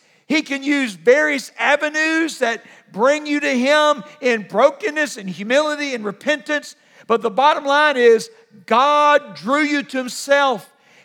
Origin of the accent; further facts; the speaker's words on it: Jacksonville, Florida, United States; I grew up in Jacksonville, Florida, not far from Blackshear, Georgia.